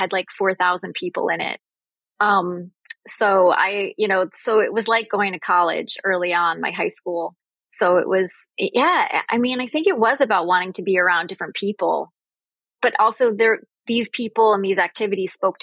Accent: New York, United States; I grew up in the Hudson Valley, lower Hudson Valley part of New York, just like 50 miles up the river.

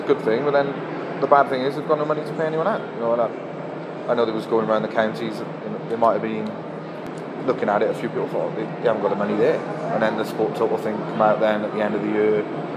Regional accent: Wales, United Kingdom; It's fitting that we got a Welsh winner, so I'm just proud of that. I'm proud Welshman.

